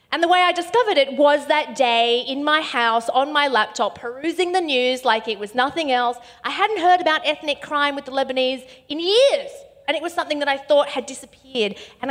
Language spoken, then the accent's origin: English; Spain; I'm Spanish.